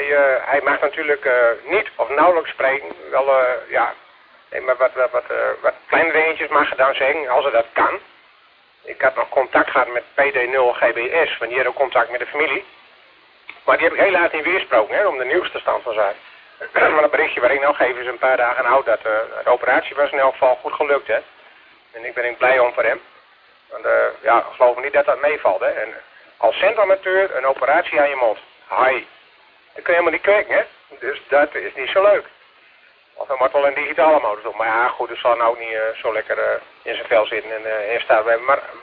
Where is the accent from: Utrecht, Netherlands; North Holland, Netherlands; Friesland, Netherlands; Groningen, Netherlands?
Groningen, Netherlands; Vledderveen; En ik kom uit het Groningse Vledderveen.